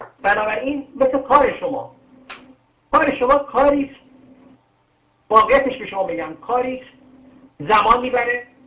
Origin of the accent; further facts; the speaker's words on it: Ahvaz, Khuzestan, Iran; من به عنوان یک اهوازی امید دارم